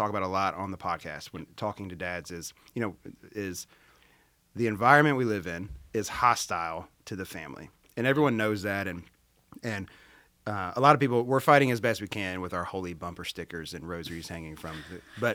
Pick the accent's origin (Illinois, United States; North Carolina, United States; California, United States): North Carolina, United States; We're from North Carolina, so we might have, that must have been around summer time.